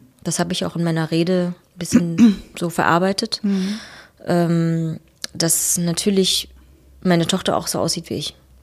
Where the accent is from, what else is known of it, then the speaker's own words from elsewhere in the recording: East Germany, Germany; weil ich bin ja auch im Osten aufgewachsen und bin hier geblieben, absichtlich.